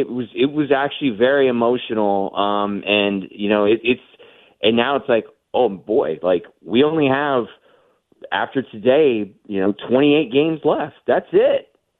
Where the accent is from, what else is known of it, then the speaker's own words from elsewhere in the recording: LaGrange, Texas, United States; an homage to my hometown of LaGrange, Texas